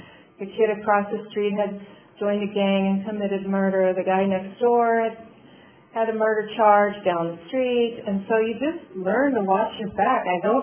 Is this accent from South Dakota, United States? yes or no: yes; South Dakota, United States; born there; I grew up, well, I was born in South Dakota, small town in South Dakota.